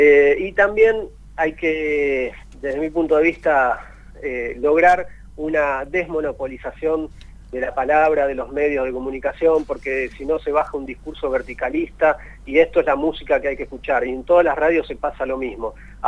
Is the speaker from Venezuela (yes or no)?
no; Argentina; Yo ahí en Curitiba mostré algunas cosas siendo argentino